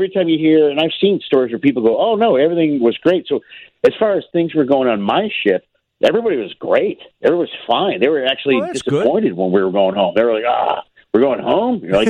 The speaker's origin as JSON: {"language": "English", "town": "Chicago", "region": "Illinois", "country": "United States", "tie": "born or raised there", "lives_now": "Los Angeles, United States", "said": "I mean, I grew up in Chicago, you know, I'm from there, but I'm really, really, really proud of L.A. the last couple of days"}